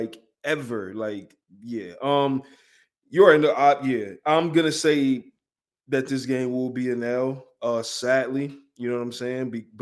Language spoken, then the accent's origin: English; Detroit, Michigan, United States; I was born in Detroit. Pistons ain't got nothing to do with me, dog.